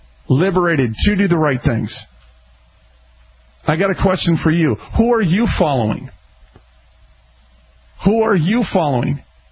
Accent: Minneapolis, Minnesota, United States; I'm a street punk kid. I was raised up in North Minneapolis, so whatever you had in life, you had to fight for it.

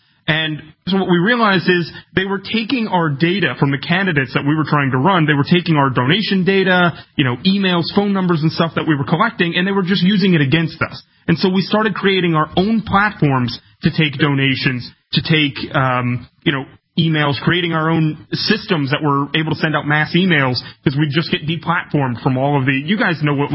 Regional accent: Kentucky, United States; we had a governor, still do have a governor in my home state of Kentucky

